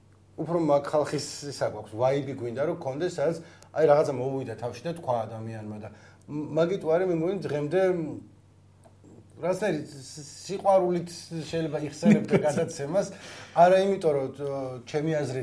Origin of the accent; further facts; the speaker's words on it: Baghdati, Imereti, Georgia; მე თვითონ ბაღდადიდან ვარ, ასე რომ ქუთაისი ჩემთვის დიდი ქალაქია.